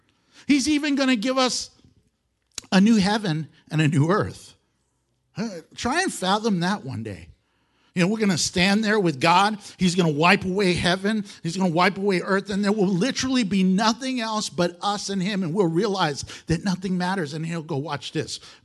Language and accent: English; Houston, Texas, United States; I'm from Houston.